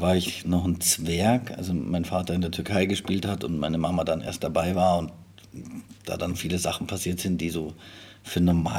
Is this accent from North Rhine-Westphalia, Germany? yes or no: no; Munich, Bavaria, Germany; ich bin in München aufgewachsen, also geboren sogar und aufgewachsen